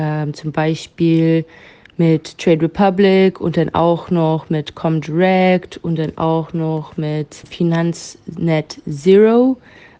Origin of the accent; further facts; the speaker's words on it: Canada; Ich komme ursprünglich aus Kanada